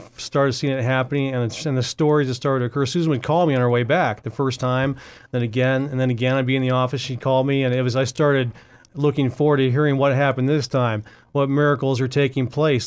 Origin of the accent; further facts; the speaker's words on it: Texas, United States; born there; I was born in Texas, grew up moving all over the country as an Air Force brat